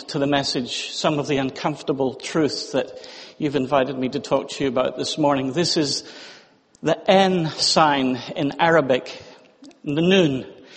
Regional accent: Ireland; accent: Irish; Can you hear my dulcet Irish accent now?

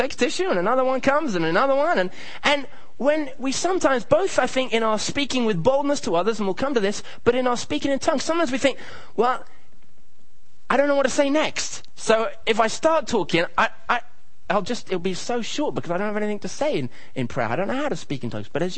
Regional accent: Kenya; But actually, growing up in Kenya, you can't help but notice that God does supernatural things in people's lives.

